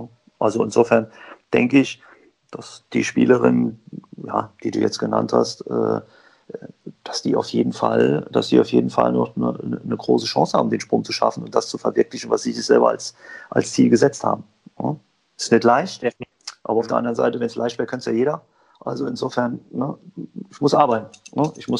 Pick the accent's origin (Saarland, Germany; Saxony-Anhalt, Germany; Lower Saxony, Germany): Saarland, Germany; Saarbrücken; Ja, ich bin in Saarbrücken am Landesstützpunkt groß geworden.